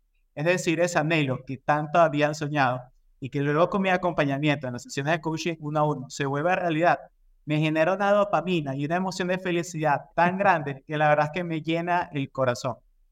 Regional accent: Ecuador; yo soy de Ecuador.

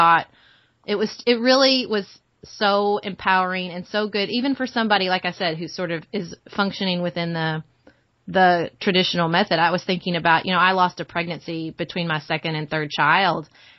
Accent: the South, United States; I grew up in the South. I went to a Southern college.

